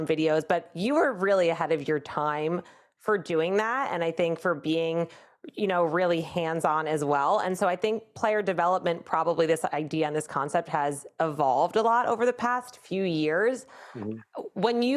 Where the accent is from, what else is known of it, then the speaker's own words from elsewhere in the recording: Toms River, New Jersey, United States; I don't know if you know, I'm from Toms River.